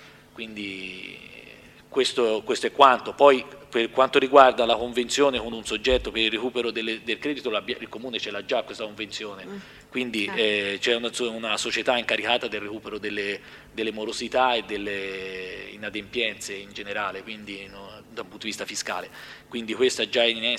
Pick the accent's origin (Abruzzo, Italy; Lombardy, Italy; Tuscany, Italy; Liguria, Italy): Tuscany, Italy; Io non penserei mai, da genitore che sono moroso, di portarmi figliolo, detta proprio da toscano, alla fermata del pullman